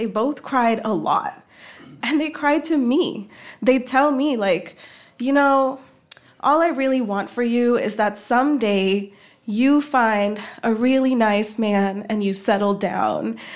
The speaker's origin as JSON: {"language": "English", "town": "Mumbai", "region": "Maharashtra", "country": "India", "tie": "born or raised there", "said": "You see, I grew up in Bombay in the peak era of the Bollywood rom-com."}